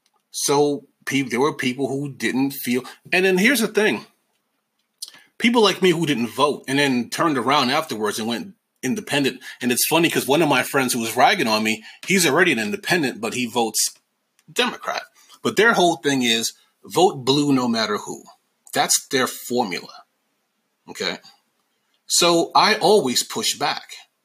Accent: New York, United States; Because I'm from New York, you know, and we know that.

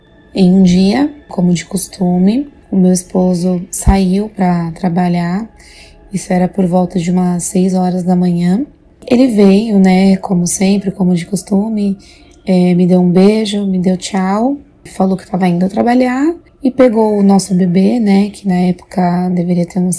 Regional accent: São Paulo, Brazil; eu sou aqui de São Paulo.

